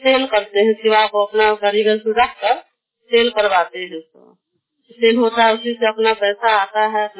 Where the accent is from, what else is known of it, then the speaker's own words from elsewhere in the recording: Harpur Bakhri, Bihar, India; हरपुर बखड़ी के।